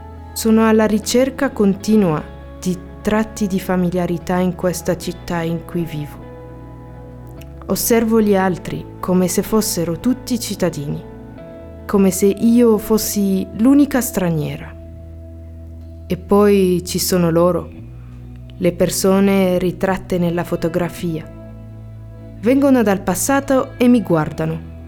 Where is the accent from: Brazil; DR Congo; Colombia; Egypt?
Egypt; Alexandria, Alexandria Governorate; also born or lived in Marseille; now in Bergamo, Italy; Abito a Bergamo da soli 3 mesi. Sono arrivata dopo aver vissuto 3 anni a Marsiglia, ma sono originaria d'Alessandria ad Egitto. Sono una straniera in una nuova città.